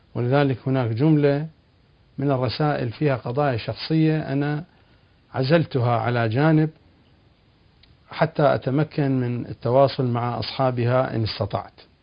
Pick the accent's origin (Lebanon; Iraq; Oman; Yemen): Iraq; moved away; أنا خرجت من العراق سنة 1980، أوائل سنة 1980 هاجرت وخرجت من العراق، ولم أرجع إلى العراق إلا بعد سقوط النظام الصدامي